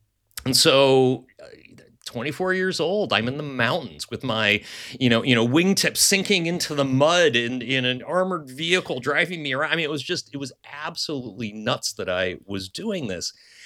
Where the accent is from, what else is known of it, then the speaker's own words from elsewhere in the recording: Toledo, Ohio, United States; You know, when I think about my origins, I'm from Toledo, Ohio, you know, a Rust Belt town. My parents were teachers. We didn't travel internationally growing up for the most part.